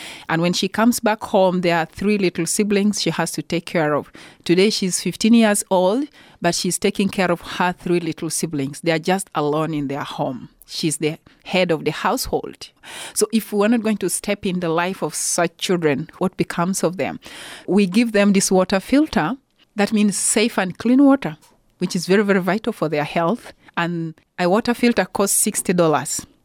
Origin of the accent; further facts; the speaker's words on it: Uganda; I have a training as a teacher. I was born and raised in Uganda.